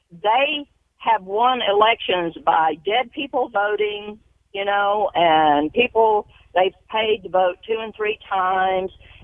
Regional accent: Arkansas, United States; now in Texas, United States; But Hillary Clinton, I'm from Arkansas originally. I live in Texas, got here as quickly as I could, you know.

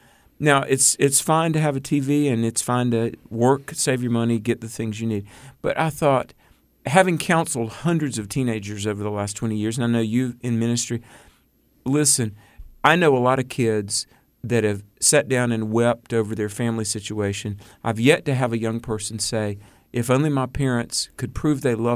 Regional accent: the South, United States; We're both from the South where, you know, eating is one of the spiritual gifts.

